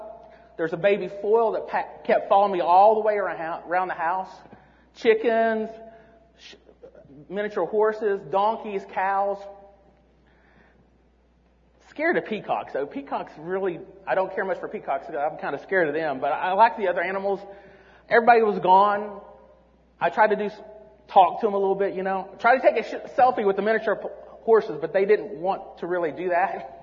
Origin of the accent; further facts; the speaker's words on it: Tennessee, United States; And I grew up in Tennessee, so you don't know any of them.